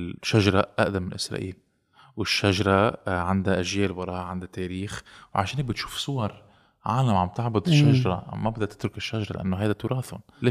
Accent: Lebanon; انا مقدسي من لبنان.

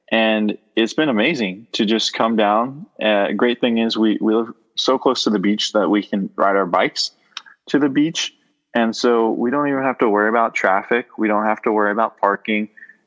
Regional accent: Seattle, Washington, United States; moving to California has been really great because growing up in Seattle for about 20 years

